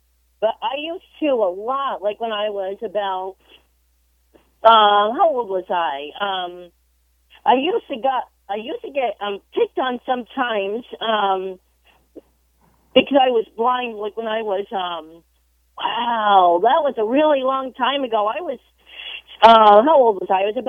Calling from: Everett, Michigan, United States; I am calling from Everett, Michigan.

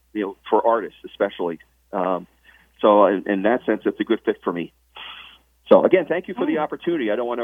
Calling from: Columbia, Missouri, United States; Columbia, Missouri.

